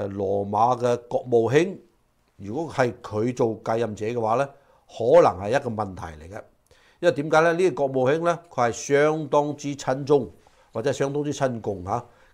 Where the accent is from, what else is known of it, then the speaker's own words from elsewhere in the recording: China; 因為同我哋中國人有關嚇，或者同我哋華人有關